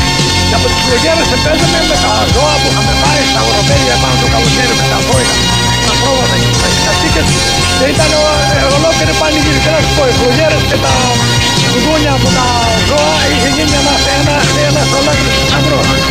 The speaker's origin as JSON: {"language": "Greek", "town": "Kefalinou", "region": "Peloponnese", "country": "Greece", "said": "Το χωριό μου λέγεται Κεφαλινού, που βγάζει ανθρώπους και βάζει μηνού, είναι κάτω στην Εθνία. 20 χιλιόμετρα από την Καλαμάτα."}